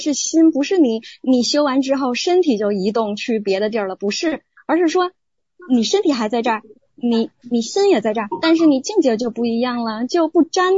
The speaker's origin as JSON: {"language": "Chinese", "region": "Beijing", "country": "China", "lives_now": "Spain", "said": "我是北京人呀，我是在北京出生的。"}